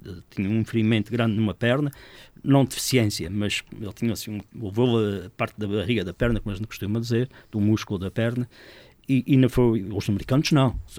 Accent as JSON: {"language": "Portuguese", "town": "Corvo", "region": "Azores", "country": "Portugal", "tie": "born or raised there", "said": "do Corvo, porque era a minha terra e fazia questão que ficassem lá livros"}